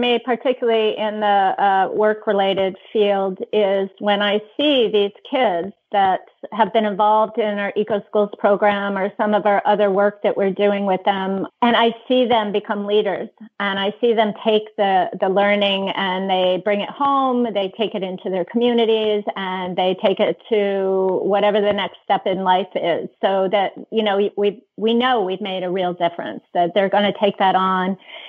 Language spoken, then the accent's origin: English; Vermont, United States; Of course I'm from Vermont, so I love Ben and Jerry's ice cream as long as it doesn't have chocolate in it.